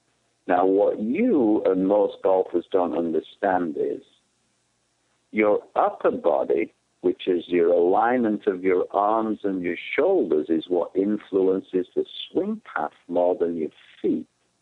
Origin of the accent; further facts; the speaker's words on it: United Kingdom; I'm a Brit. I grew up playing golf in Britain.